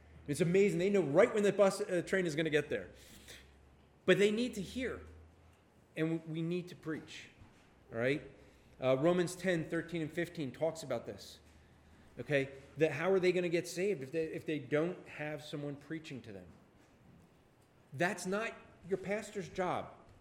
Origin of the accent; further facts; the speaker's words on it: New Jersey, United States; You know, I grew up in New Jersey.